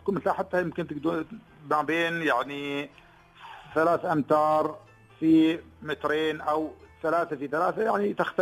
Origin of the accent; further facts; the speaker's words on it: Ajman, United Arab Emirates; كان عندنا في عجمان ثلاث أماكن معروفة للاصطياف